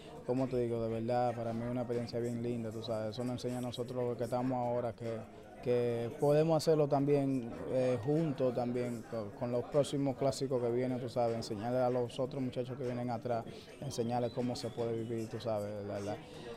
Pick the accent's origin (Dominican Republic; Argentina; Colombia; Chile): Dominican Republic; nosotros nos mantengamos como dominicanos que somos, como hermanos que somos.